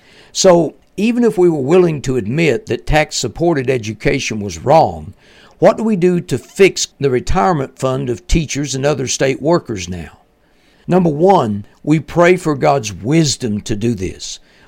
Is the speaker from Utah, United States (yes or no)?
no; Kentucky, United States; To give you an idea how bad that is for my home state, Kentucky's state government budget is only about $12 billion a year.